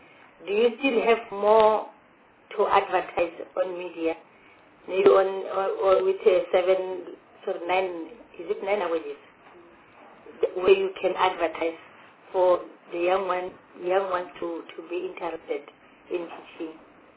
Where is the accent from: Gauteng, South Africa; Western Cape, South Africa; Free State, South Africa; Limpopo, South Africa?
Limpopo, South Africa; I'm from Limpopo